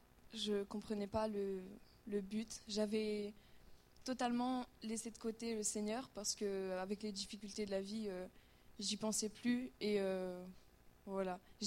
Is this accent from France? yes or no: yes; Nice, Provence-Alpes-Côte d'Azur, France; Moi, je suis née dans une famille chrétienne. J'ai grandi à l'église à Nice.